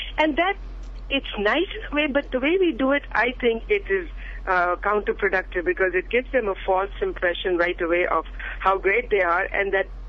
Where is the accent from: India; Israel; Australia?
India; now in Hayward, United States; I'm calling from Hayward. This is so interesting, and as a teacher, I see this here in the students, but growing up in India